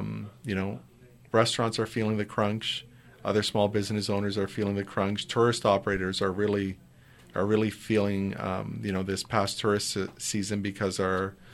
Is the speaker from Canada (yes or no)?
yes; Nova Scotia, Canada; born there; even though I was born in Nova Scotia.